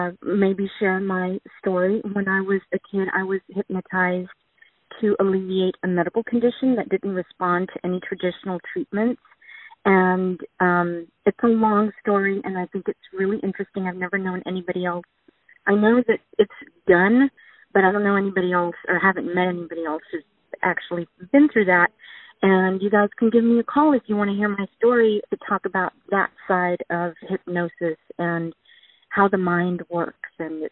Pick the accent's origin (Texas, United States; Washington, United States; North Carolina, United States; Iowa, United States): Texas, United States; laughing because I'm from Texas and...